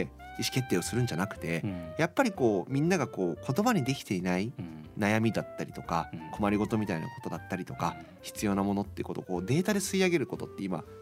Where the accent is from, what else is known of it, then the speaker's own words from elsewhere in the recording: Toyama, Japan; moved away; やっぱその自分のふるさとだなって思うのはすごいあって、なんだろう、別に富山をずっと意識して生きてるわけではなくても、うん、富山愛みたいなものは、うん、なんかこう逆にね外に行くことですごくこう、うん、意識することは増えたなって思いますね。